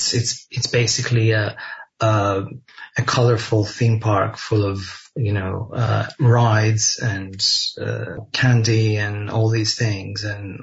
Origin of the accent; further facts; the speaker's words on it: Greece; born or raised there